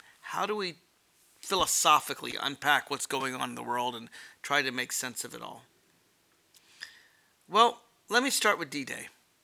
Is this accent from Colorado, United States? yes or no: no; Alexandria, Virginia, United States; reporting live from just across the river from Washington, D.C., in my hometown of Alexandria, Virginia.